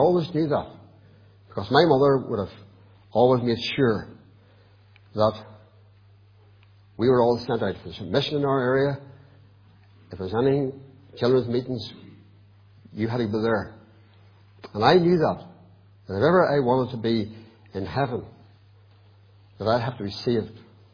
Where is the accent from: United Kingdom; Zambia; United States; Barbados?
United Kingdom; Armagh, Northern Ireland; born there; I was born in Armagh, just out the Market Hill Road, and I have two brothers and three sisters.